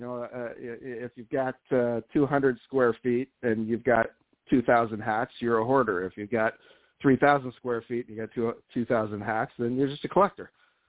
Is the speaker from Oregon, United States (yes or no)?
yes; Portland, Oregon, United States; I grew up in Portland, so we were a minor league town.